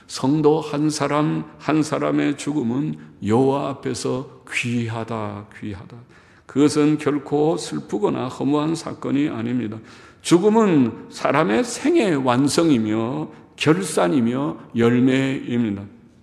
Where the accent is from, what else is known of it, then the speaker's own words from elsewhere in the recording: Gyeonggi Province, South Korea; 서울 딱 경기도, 전 경기도 사람이니까 경기도에서 서울 딱 진입하면